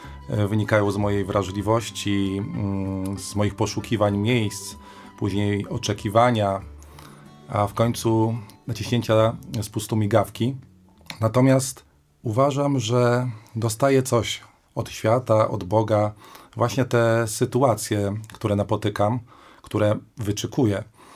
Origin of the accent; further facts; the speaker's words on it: Lublin, Lublin Voivodeship, Poland; now in Kraków, Poland; Jestem z Lublina, przeprowadziłem się 15 lat temu do Krakowa.